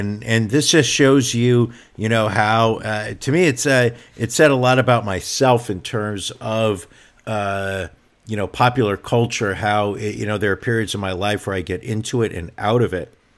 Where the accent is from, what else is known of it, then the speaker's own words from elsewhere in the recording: Queens, New York, United States; when I saw that movie as a kid growing up in Queens, New York, where the New York Jets played their football games